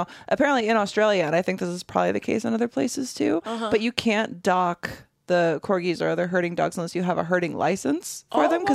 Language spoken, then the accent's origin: English; Michigan, United States; because I grew up in the Midwest, so in the Michigan area